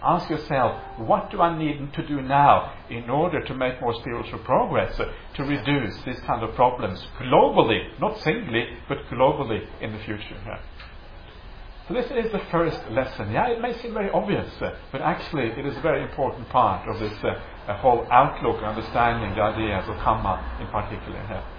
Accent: Norway; also born or lived in England / France / Germany; now in Australia; I grew up in Norway, partly. I also grew up in England, I grew up in France, I grew up in Germany, now I live in Australia.

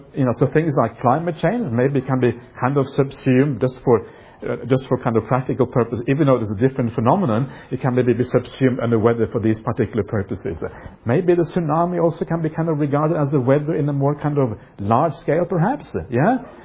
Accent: Norway; also born or lived in England / France / Germany; now in Australia; I grew up in Norway partly. I also grew up in England, I grew up in France, I grew up in Germany, now I live in Australia.

